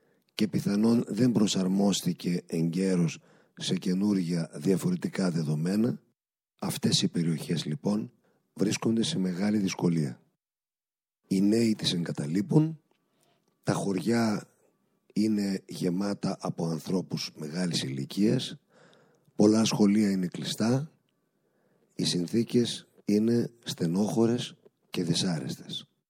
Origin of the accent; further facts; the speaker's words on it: Serres, Central Macedonia, Greece; Η Σέρες είναι η ιδιαίτερη πατρίδα μου.